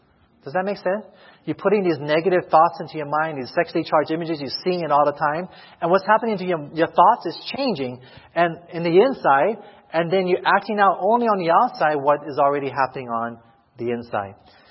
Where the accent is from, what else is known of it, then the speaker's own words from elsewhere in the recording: Hawaii, United States; You know, I'm from Hawaii. Beaches are everywhere.